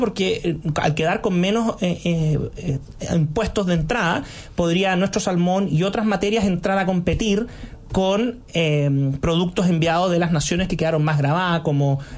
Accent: Chile; hablando como abogado chileno

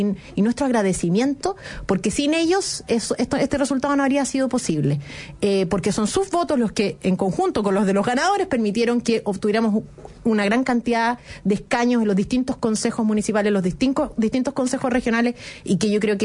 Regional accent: Concepción, Biobío, Chile; Y desde las regiones, yo soy de Concepción

